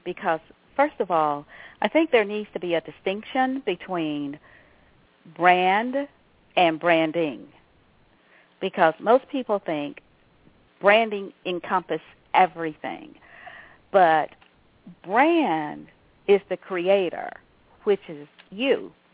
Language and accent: English; Thomaston, Georgia, United States; now in Westerville, United States; My mother lived in Columbus, and I grew up with my paternal grandparents in Thomaston, Georgia.